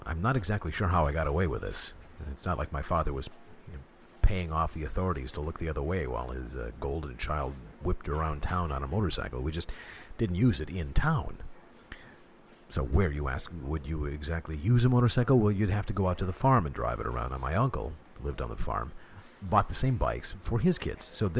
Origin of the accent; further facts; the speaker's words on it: North Dakota, United States; One of the virtues of growing up in North Dakota in the 60s. Your own private freeway.